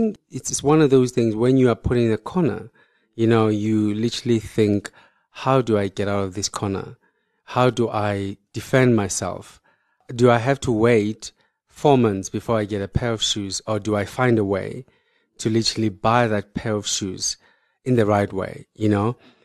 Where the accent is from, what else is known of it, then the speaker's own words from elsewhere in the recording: Tembisa, Gauteng, South Africa; So I grew up in Tembisa. I'm from Tembisa. I went to school in Tembisa.